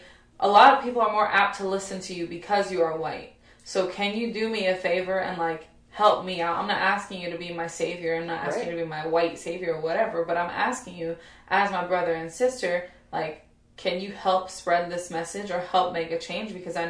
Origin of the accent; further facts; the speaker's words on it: Bronx, New York, United States; born there; also born or lived in Kansas; So I was born in the Bronx, and predominantly Latino and Black community. My family is 100% Puerto Rican.